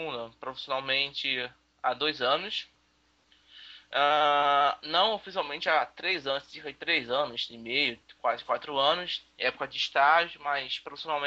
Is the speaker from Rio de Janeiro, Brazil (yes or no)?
yes; Rio de Janeiro, Brazil; Tenho 21 anos, como disse anteriormente, sou carioca, sou da Zona Oeste do Rio.